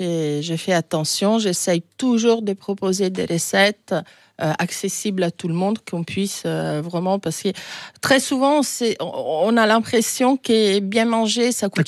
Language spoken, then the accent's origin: French; Rome, Lazio, Italy; born there; Et puis Rome, c'est ma ville, donc ma ville natale.